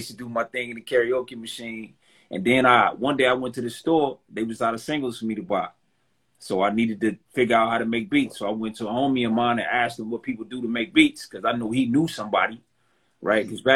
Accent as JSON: {"language": "English", "town": "Detroit", "region": "Michigan", "country": "United States", "said": "I'm an artist, man. Like I said, I'm from Detroit."}